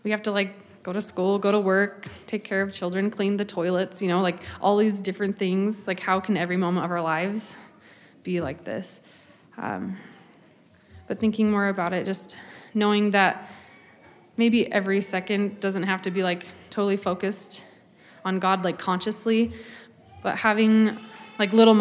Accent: St. George, Utah, United States; And he's from Linden. I'm from St. George.

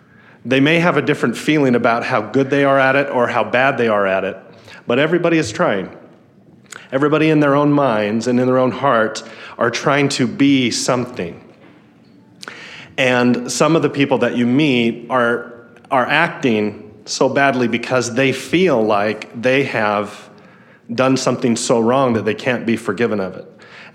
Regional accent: Rupert, Idaho, United States; When I was a child, I grew up in Idaho for the first part of my life.

